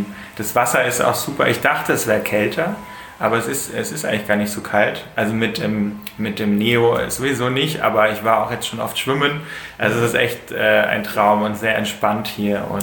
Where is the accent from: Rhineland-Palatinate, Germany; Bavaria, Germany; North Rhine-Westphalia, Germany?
Bavaria, Germany; Munich; Ich komme aus München